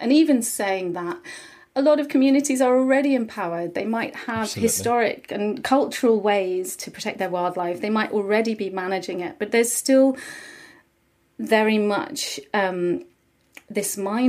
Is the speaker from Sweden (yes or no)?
yes; Sweden; English is a second language; moved away as an adult; now in Belfast, United Kingdom; So we emigrated from Sweden. I spent a few months with my family, and then we moved to Northern Ireland.